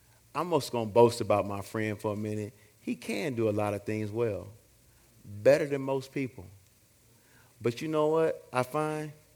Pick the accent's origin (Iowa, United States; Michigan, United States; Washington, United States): Michigan, United States; Detroit; When I grew up in Detroit, Michigan, every movie theater we have has metal detectors. My whole life.